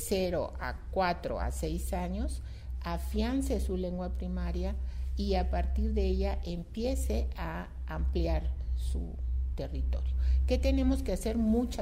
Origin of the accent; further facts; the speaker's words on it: Mexico; revalorémonos como mexicanos, que tenemos una riqueza en esta diversidad lingüística